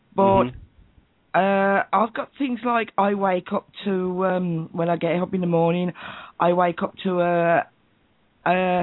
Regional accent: Birmingham, United Kingdom; I'm from Birmingham.

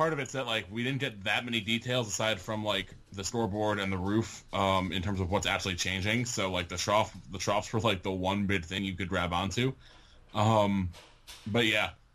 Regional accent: Connecticut, United States; And they're from my home state. I've been to Yale. I've like worked in New Haven before.

